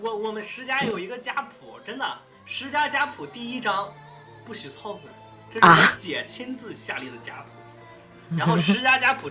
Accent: Inner Mongolia, China; 没喝多，我内蒙古人怎么能喝多呢？

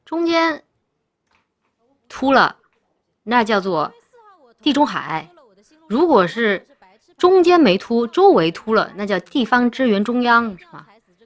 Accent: Chongqing, China; 像我们乡下就重庆嘛，是吧？山区，天气很热。

